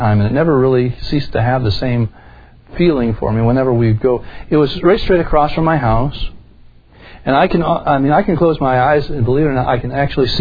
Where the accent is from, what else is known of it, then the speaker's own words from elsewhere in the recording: New York, United States; I grew up on a bay in New York State where I lived. I was right on the shore of Lake Ontario, and there's a big bay.